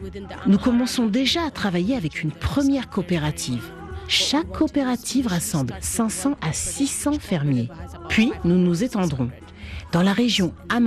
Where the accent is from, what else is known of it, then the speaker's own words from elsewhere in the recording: Addis Ababa, Ethiopia; quand on a grandi à Addis Abeba, dans une grande ville